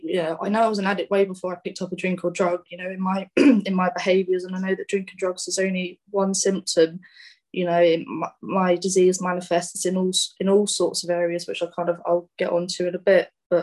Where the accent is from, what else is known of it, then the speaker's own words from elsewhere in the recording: Woodbridge, East of England, United Kingdom; I'm originally from Suffolk, a town called Woodbridge. It's quite a small town.